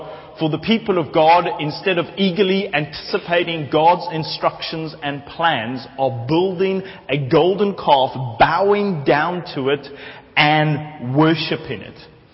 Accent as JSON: {"language": "English", "country": "South Africa", "said": "And being a South African, I try to look kind of just cool with that."}